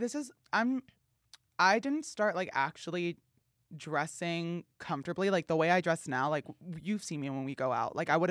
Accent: New Jersey, United States; New Jersey.

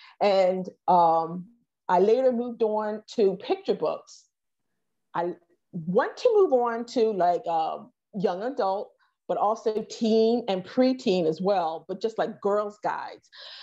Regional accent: United States; when I was younger, as a young Black girl, growing up in the States in the 70s and in the 80s

